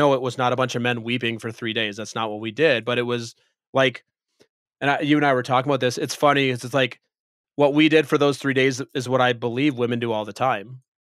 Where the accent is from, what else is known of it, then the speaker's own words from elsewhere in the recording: Minnesota, United States; Like I grew up Lutheran in Minnesota.